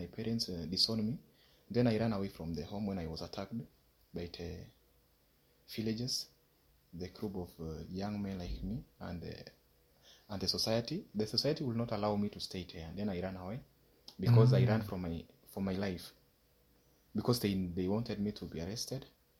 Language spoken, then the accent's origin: English; West Pokot County, Kenya; I come from Kenya. County, West Pokot County.